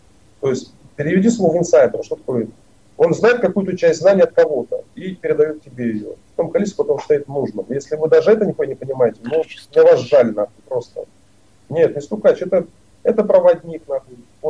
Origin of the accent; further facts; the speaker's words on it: Vladimir Oblast, Russia; born there; я родился в Владимирской области, да, это факт.